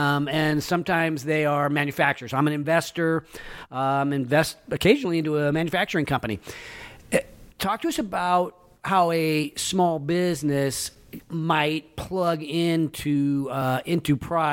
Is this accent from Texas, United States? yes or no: no; Roseville, California, United States; So I grew up in Roseville as well.